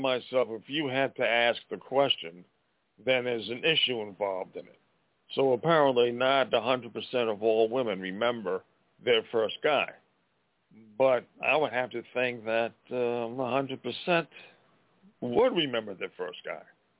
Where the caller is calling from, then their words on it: Montana, United States; from Montana.